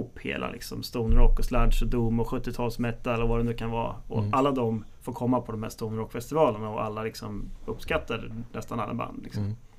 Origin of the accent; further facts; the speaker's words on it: Örebro, Örebro County, Sweden; Alltså som örebroare